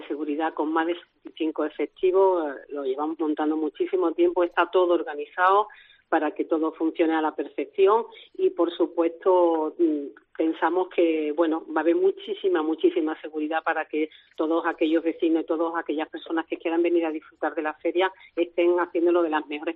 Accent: Bormujos, Andalusia, Spain; Como solemos decir aquí los que somos de Bormujos

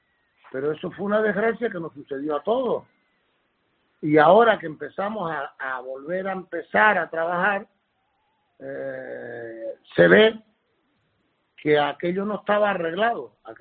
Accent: Guímar, Canary Islands, Spain; Yo te digo, me da vergüenza vivir en Santa Cruz de Tenerife. Y soy chicharrero de pura cepa, mentira, guimarero.

